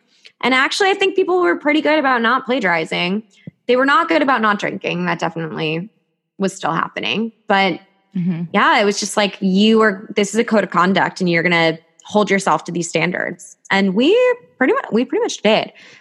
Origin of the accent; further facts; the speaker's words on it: New Jersey, United States; now in New York, United States; Because I'm from New Jersey, so I moved to the city right away.